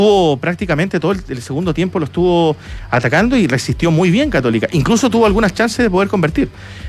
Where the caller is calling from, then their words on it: Maipú, Santiago Metropolitan Region, Chile; de Maipú.